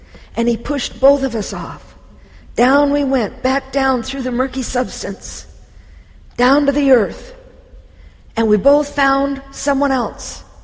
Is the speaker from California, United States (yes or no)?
yes; California, United States; I'm from California. We know desert life.